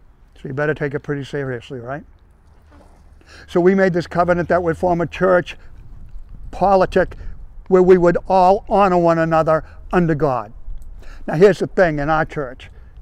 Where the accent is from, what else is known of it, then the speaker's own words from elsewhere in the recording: Plymouth, Massachusetts, United States; the husband. My wife, Nancy, is going to be speaking to you in a moment. And we're from Plymouth, Massachusetts, America's hometown.